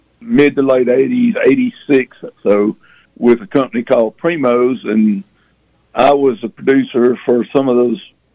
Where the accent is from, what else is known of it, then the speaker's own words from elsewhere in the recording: Louisiana, United States; where I grew up in Northeast Louisiana, there just weren't many turkeys in the early 60s.